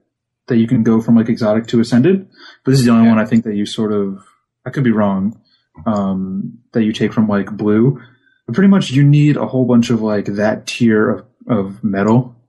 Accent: United Kingdom; Thank you, Governor. I'm British.

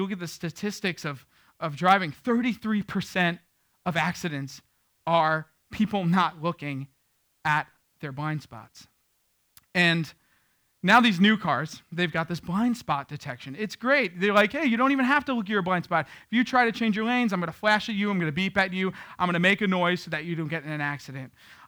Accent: Queens, New York, United States; You got to understand, I came from Queens where they would triple bag a stick of gum for you without blinking an eye.

